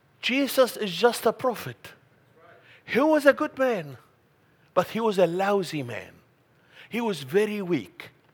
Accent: Egypt; I was born and raised in Egypt, and I was forced to study Quran as part of the Arabic language.

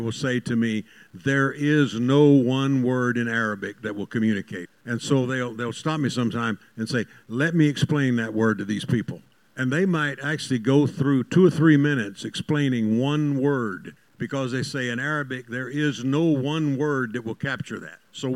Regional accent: United States; So I'm an American. I speak one.

